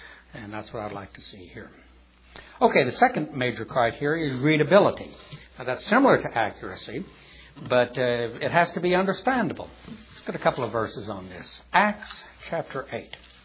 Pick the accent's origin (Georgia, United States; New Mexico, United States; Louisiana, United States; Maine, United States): Louisiana, United States; New Orleans; let me tell you about the one that I was raised on back in New Orleans.